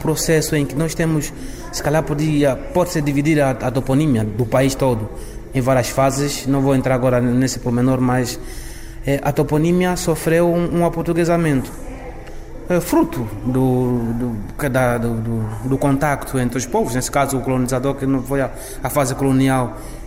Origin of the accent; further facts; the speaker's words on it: Angola; born there; first language Nyaneka; Portuguese is a second language; Eu, pelo menos, como nasci na aldeia mesmo e falo a minha língua, tenho o português como língua segunda, falo o lunhaneca, depois o umbundo também.